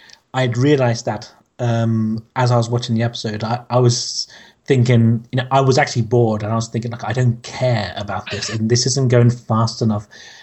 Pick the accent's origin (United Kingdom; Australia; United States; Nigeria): United Kingdom; London; from London.